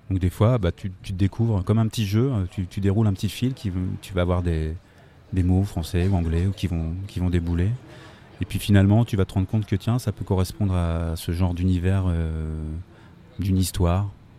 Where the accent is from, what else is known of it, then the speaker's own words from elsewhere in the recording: Thoré-la-Rochette, Centre-Val de Loire, France; Nous, on est de Toré-la-Rochette, on est juste à côté.